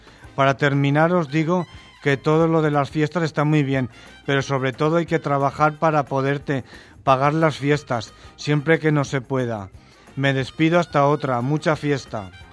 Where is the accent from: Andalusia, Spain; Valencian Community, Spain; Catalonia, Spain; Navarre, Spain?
Valencian Community, Spain; Segorbe; Recuerdo haber pasado muchos veranos en mi pueblo, Segorbe